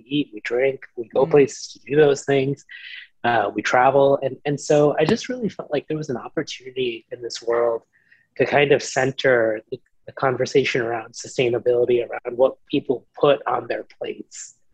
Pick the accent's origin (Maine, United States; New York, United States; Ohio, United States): New York, United States; New York City; I grew up in New York City and started working really when I was very young